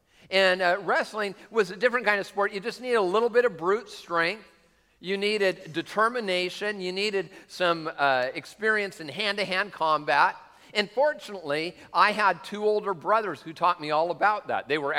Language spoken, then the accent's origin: English; Tacoma, Washington, United States; Hey, I'm not from the east side, I'm from Tacoma. You know?